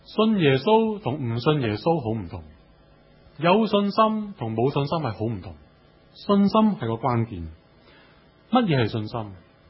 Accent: China; 我哋中国人好想一样嘢就系趋吉避凶

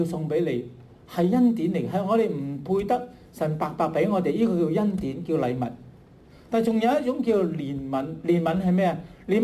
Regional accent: Hong Kong; 我都冇聽過向我哋香港人道歉。我係住觀塘，我成日行過物華街

